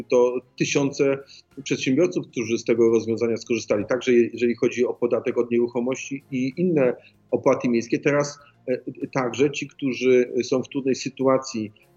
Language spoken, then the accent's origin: Polish; Wrocław, Lower Silesian Voivodeship, Poland; jako urodzony wrocławianin